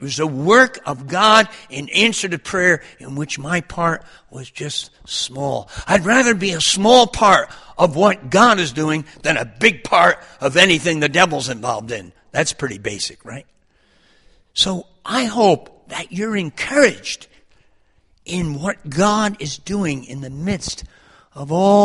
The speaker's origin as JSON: {"language": "English", "region": "New Jersey", "country": "United States", "tie": "born or raised there", "said": "starting in an interesting place like New Jersey, my hometown"}